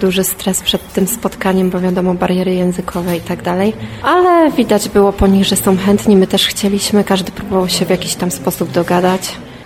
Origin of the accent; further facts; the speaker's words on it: Szprotawa, Lubusz Voivodeship, Poland; now in Zielona Góra, Poland; pochodzę ze Szprotawy. Aktualnie mieszkam w Zielonej Górze.